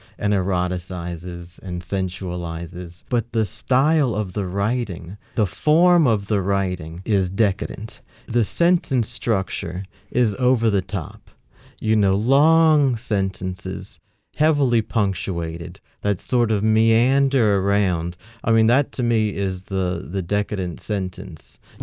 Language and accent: English; New Orleans, Louisiana, United States; You know, I grew up in New Orleans, and in high school we read Kate Chopin, but that's the only New Orleans literature that I had read